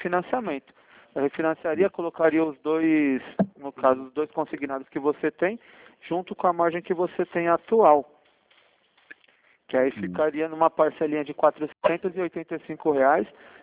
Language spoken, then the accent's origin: Portuguese; Sorocaba, São Paulo, Brazil; Sou Sorocaba.